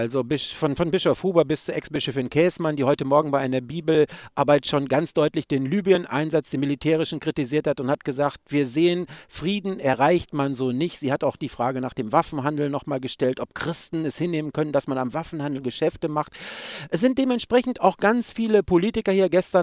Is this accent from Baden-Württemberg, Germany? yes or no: no; Cologne, North Rhine-Westphalia, Germany; da gibt es für uns als Kölner natürlich ein Wiederhören